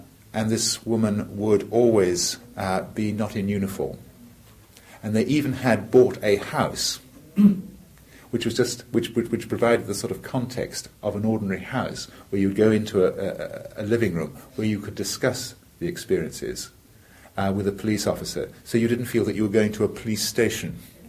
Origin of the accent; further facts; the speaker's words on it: South East England, United Kingdom; in the county that I come from Hampshire, there's been an increase in rape cases.